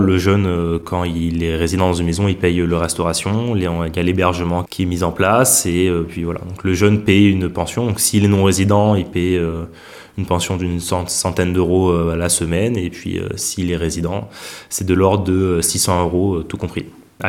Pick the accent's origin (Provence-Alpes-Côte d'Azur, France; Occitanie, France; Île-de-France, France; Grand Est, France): Occitanie, France; Nîmes; now in Rennes, France; je suis le prévôt de la Maison des Compagnons du Devoir de Rennes. J'ai 24 ans, je suis originaire de Nîmes et je suis mécanicien de formation.